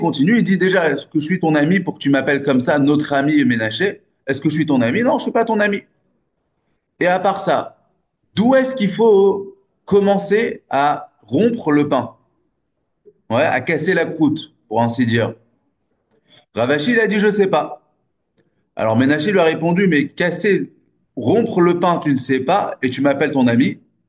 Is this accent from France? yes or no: yes; France; je suis français, on dit, on a une expression un peu